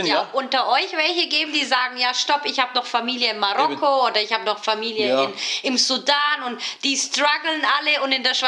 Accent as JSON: {"language": "German", "country": "Turkey", "lives_now": "Switzerland", "said": "ich bin Türkin, ich schaue immer gleich halt, wo in der Türkei könnte ich mein Geld dieses Jahr loswerden?"}